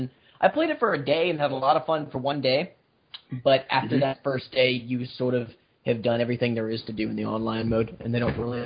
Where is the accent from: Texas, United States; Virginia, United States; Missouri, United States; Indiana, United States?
Texas, United States; because I'm Texan